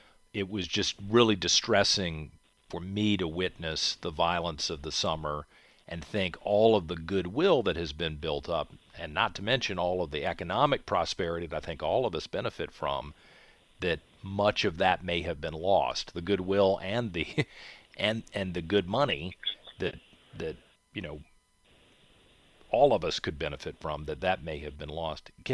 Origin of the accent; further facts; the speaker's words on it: Richmond, Virginia, United States; Richmond's my hometown, too. I'm 49, just like you are. So we probably had very different experiences in this community.